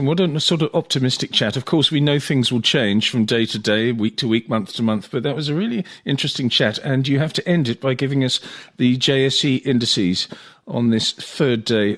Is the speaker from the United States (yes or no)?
no; England, United Kingdom; born there; I look at the cable just because of Brexit and just because I'm English by birth.